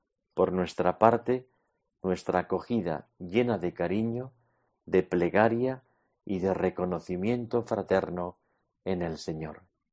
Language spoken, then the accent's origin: Spanish; Madrid, Community of Madrid, Spain; Yo soy de Madrid, don Juan Antonio asturiano. Yo he vivido en muchos sitios dentro y fuera de España por mis estudios y docencia.